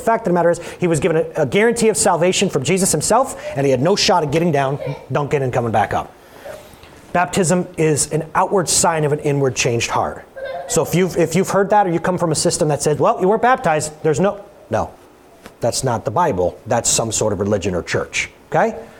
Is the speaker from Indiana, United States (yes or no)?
no; Norwood, New York, United States; let's just talk about Norwood, New York. My hometown, I have the authority to talk about Norwood, New York.